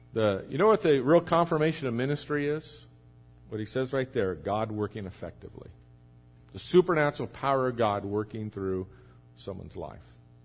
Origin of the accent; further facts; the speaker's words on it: Hacienda Heights, California, United States; I grew up right in Hacienda Heights. When I got saved, I needed to get out of that area.